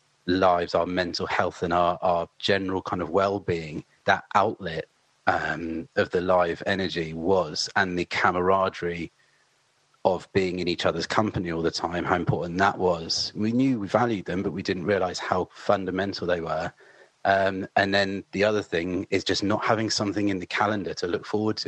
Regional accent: South East England, United Kingdom; as a kid growing up near Southampton, the music scene didn't feel very apparent to me.

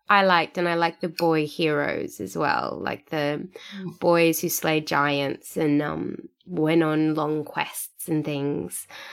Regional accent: Sydney, New South Wales, Australia; now in Perth, Australia; I'm from Sydney. I live in Perth now, which is on the other side of Australia. And I've been living here for a couple of years now.

